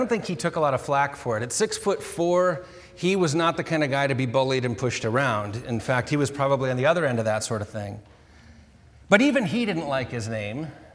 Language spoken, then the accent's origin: English; Iowa, United States; Many of you know, I grew up in Iowa.